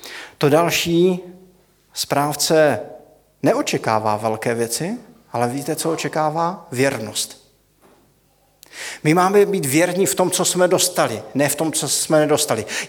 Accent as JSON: {"language": "Czech", "region": "Zlín Region", "country": "Czechia", "said": "já jsem z Valašska"}